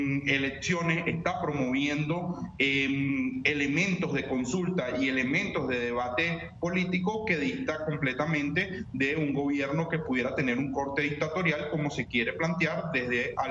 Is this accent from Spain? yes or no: no; Venezuela; Es mi preocupación como latinoamericano, más mi preocupación como venezolano.